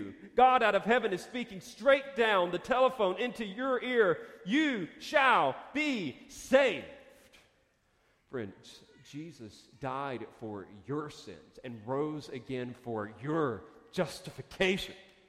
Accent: the South, United States; And I joke around because I'm from the South. I would say y'all.

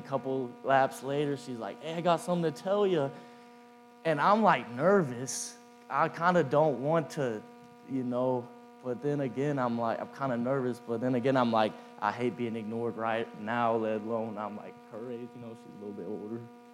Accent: Eudora, Kansas, United States; But, I got a long-lost cousin in Eudora, Kansas, my hometown.

